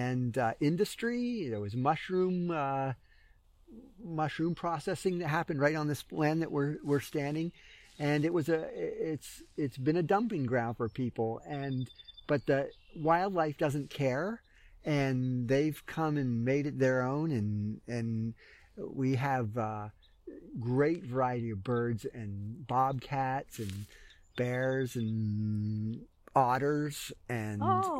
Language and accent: English; Woodstock, New York, United States; I'm from Woodstock, New York.